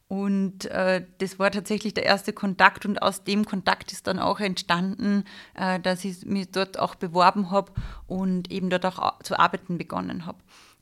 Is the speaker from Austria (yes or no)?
yes; Upper Austria, Austria; Ja, ich komme ursprünglich aus dem Mühlviertel, Oberösterreich, Linzer Gegend, habe dann nach der Matura in Linz Wirtschaftspädagogik auf Erwachsenenbildung spezialisiert, studiert.